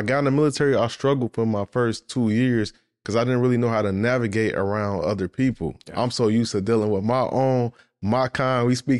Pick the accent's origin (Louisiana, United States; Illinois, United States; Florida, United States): Illinois, United States; Chicago; like growing up in Chicago, a lot of people don't know this, Chicago is very segregated.